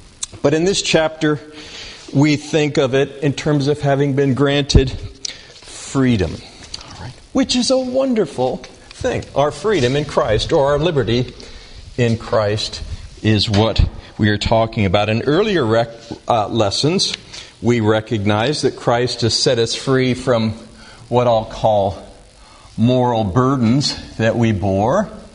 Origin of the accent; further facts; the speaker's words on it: Riverside, California, United States; Well, I grew up in Riverside, California, and our house was located on a bluff that overlooked the Santa Ana River bottom